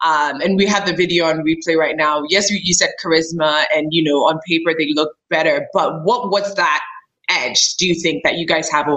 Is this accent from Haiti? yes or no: no; Ghana; I'm born and raised in Ghana, compete for Ghana. But I'm also Nigerian